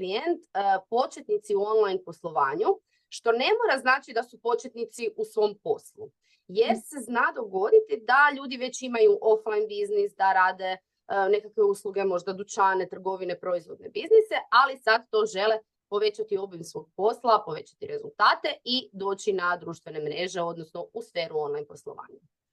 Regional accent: Pula, Istria County, Croatia; dolazim iz Pule.

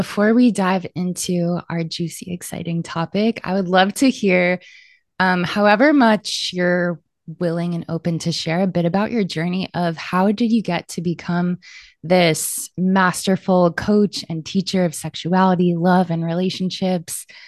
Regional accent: United States; This is my first in-person offering happening in the US, my home country

